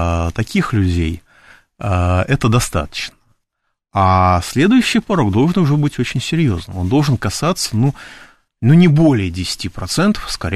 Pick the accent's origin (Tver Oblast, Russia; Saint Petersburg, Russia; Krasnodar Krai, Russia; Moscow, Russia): Moscow, Russia; я москвич.